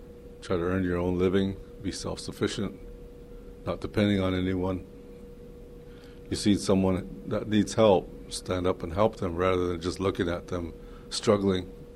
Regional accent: Crow Reservation, Montana, United States; I grew up on the Crow Reservation, born and raised there.

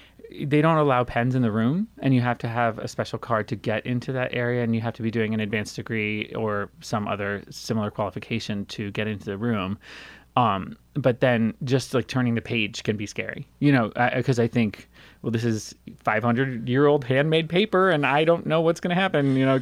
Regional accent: Bloomfield Hills, Michigan, United States; born there; I was born in Michigan, also not too far from here in Bloomfield Hills.

